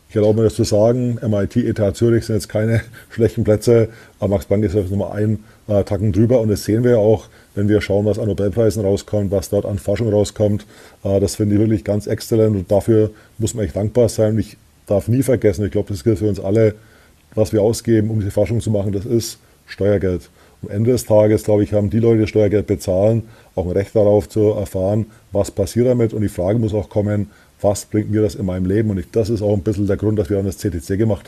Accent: Bavaria, Germany; Wie Sie hören, komme ich ja aus Bayern oder aus Franken, um genau zu sein.

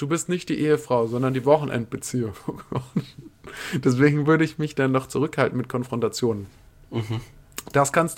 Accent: Baden-Württemberg, Germany; Bei uns in Baden-Württemberg.

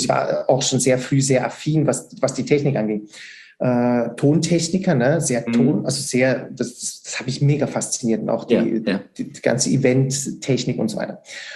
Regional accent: Switzerland; weil es muss ja 3 Jahre gehen bei uns in der Schweiz, ganz klar

